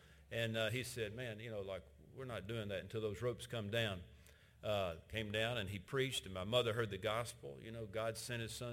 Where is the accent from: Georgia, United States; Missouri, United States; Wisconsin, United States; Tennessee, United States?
Tennessee, United States; Chattanooga; 1899, two guys from my hometown, Chattanooga, had this idea.